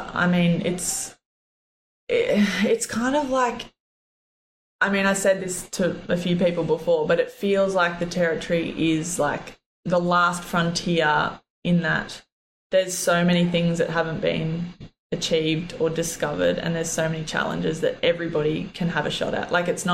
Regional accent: New South Wales, Australia; No, not a farm. I mean, it was a bit of a hobby farm, probably. It was 40 acres in the Blue Mountains. We had horses and sheep and goats and chooks and dogs.

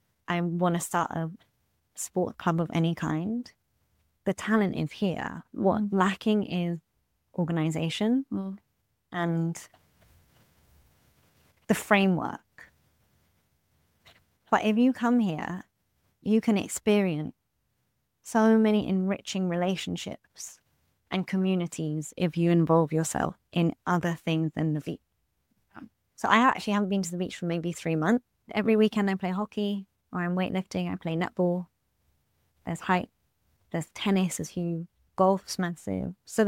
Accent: United Kingdom; being British

